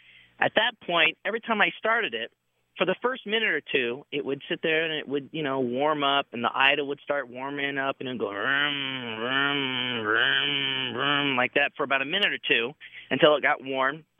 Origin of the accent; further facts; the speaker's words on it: Philadelphia, Pennsylvania, United States; I'm from Philadelphia, PA.